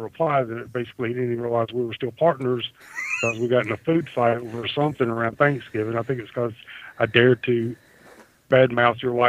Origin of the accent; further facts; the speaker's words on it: the South, United States; accent: Southern; And some of you like my Southern accent. Some of you despise it. I can't do anything about that. It's just hardwired into who I am